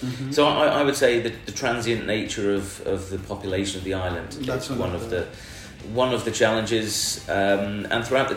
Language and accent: English; United Kingdom; now in Thailand; We're British. Living in Thailand, he wasn't born in England, he was born here in Thailand.